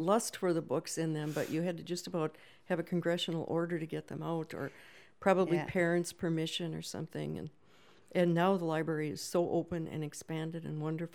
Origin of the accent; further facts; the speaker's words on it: Calumet, United States; I grew up in Calumet, a small town, and the public library was the school library.